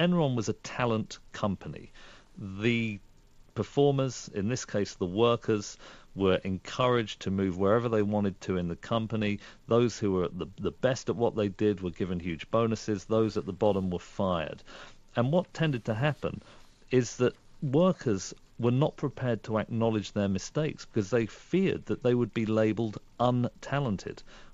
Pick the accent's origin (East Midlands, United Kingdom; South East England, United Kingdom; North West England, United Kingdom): South East England, United Kingdom; Reading; born there; the street that I was born in Reading, is a street called Silverdale Road